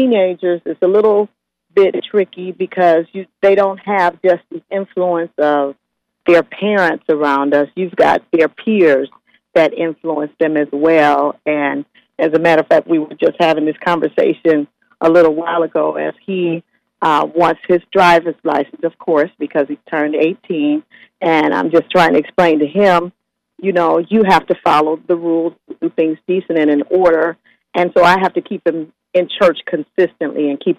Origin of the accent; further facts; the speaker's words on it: Michigan, United States; now in Akron, United States; I came from Michigan to become an Ohio resident through my employer.